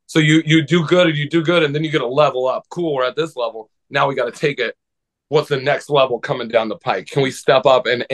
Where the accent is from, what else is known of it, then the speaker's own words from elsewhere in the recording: Nebraska, United States; I was a kid growing up in Nebraska.